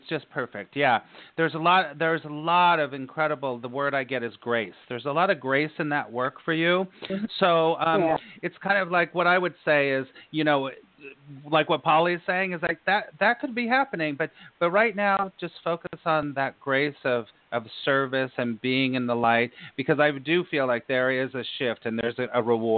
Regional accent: New York, United States; I'm a New Yorker, too. I live between New York and California.

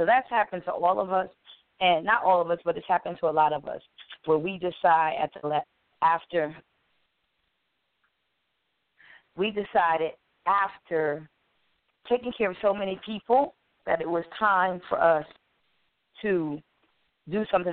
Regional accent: Wilmington, Delaware, United States; And I'm from Wilmington, Delaware

